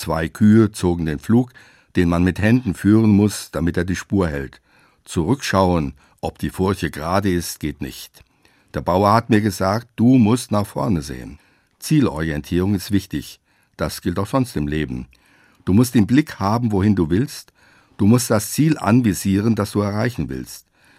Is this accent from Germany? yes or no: yes; Ebersbach, Hesse, Germany; Mich hat das an meine Kindheit in Ebersbach im Lahn-Dill-Kreis erinnert. Wir waren dort als Flüchtlinge gelandet.